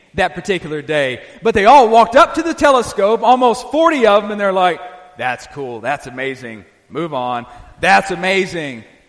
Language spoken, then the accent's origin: English; Arkansas, United States; come from in Arkansas, church planting is another word for a church split. Which is what we did. In my hometown, there, well, one of them has died.